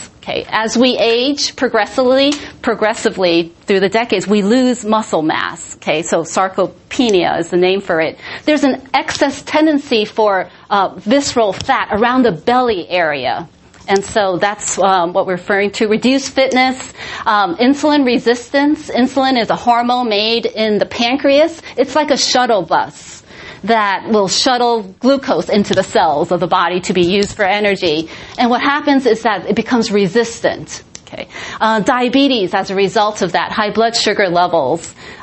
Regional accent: New York City, New York, United States; also born or lived in Canada; but I'm a U.S. citizen here. But I grew up in New York City for many years

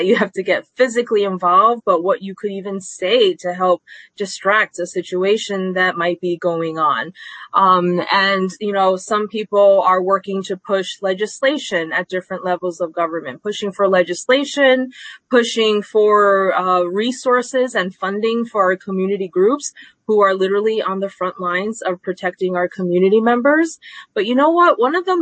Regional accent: Queens, New York, United States; born there; telling us constantly to go back to wherever we came from, even though I was born right here in Queens.

